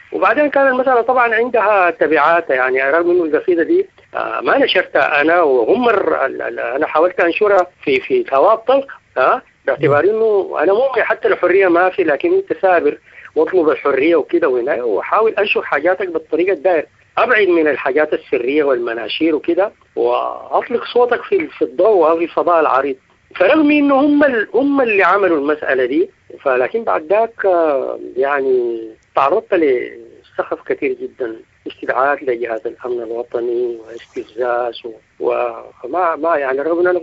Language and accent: Arabic; Sudan; حالنا نحن كشعب سوداني